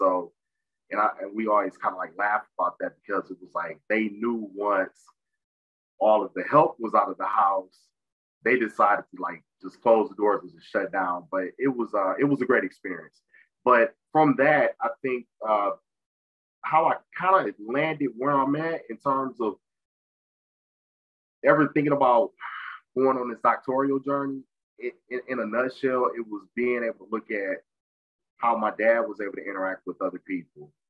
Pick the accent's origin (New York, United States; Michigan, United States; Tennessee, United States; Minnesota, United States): Michigan, United States; Saginaw; So I'm originally from Saginaw, Michigan, which is, it's a blue collar town about 90 miles northwest of Detroit.